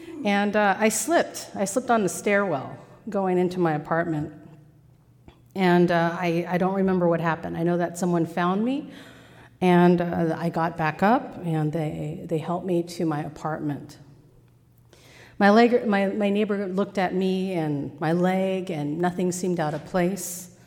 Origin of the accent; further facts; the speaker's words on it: California, United States; I come from California, where, for the most part, it's sunny, like 362 days out of the year.